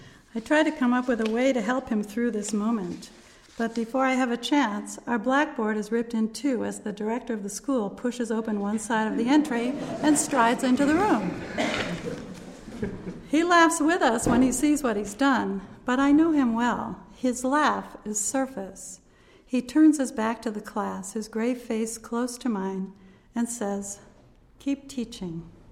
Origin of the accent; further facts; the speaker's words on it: United States; now in Montevideo, Uruguay; The simple fact that I'm American, credentials enough for the job.